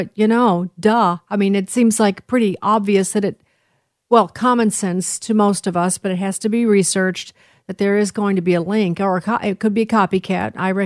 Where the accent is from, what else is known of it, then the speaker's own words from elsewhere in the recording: Illinois, United States; And there are some, trust me, it's my home state.